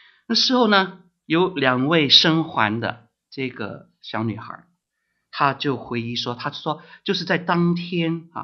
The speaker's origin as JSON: {"language": "Chinese", "country": "China", "said": "那就像我们中国人所谓的陪太子读书啊。"}